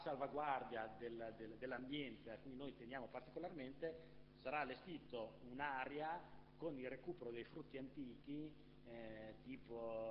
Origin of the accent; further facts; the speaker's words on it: Sant'Agata Bolognese, Emilia-Romagna, Italy; anch'io sono nato a San Giovanni ma sono sant'agatese